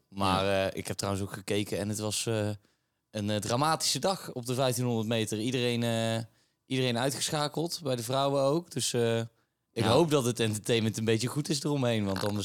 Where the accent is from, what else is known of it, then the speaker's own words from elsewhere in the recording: 's-Hertogenbosch, North Brabant, Netherlands; weet je, ik kom uit Den Bosch